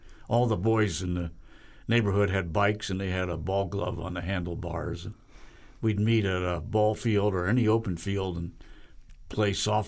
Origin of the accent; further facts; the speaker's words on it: Detroit, Michigan, United States; I was born in Detroit, Michigan, in 1933, and have been trying to live it down ever since.